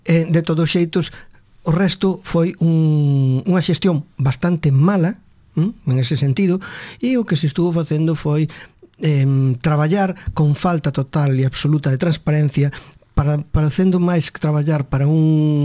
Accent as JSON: {"language": "Galician", "town": "Perlío", "region": "Galicia", "country": "Spain", "tie": "born or raised there", "also_born_or_lived": "Caldas de Reis", "said": "meus pais viñeron a vivir a Perlío, alá polos anos 50, non? Eu nacín, a pesar diso, nacín en Caldas de Reis. Pero aos poucos días, pois, bueno, xa estaba en Perlío, non?"}